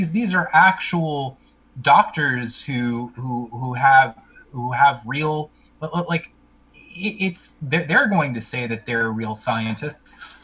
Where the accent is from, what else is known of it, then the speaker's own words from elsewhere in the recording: New York City, New York, United States; I'm a New Yorker. I mean, I don't live in New York right now, but I consider myself a New Yorker. I lived there most of my life.